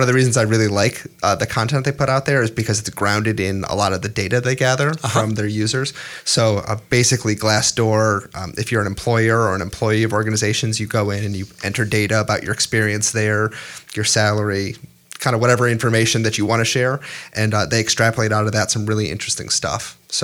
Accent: Cleveland, Ohio, United States; And even my hometown, Cleveland, Ohio, is ranked pretty highly as well.

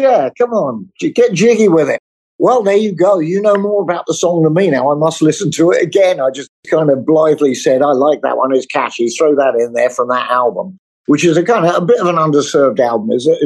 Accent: England, United Kingdom; But growing up in England, as I was, you know, age 12, and … come along, you didn't see it coming.

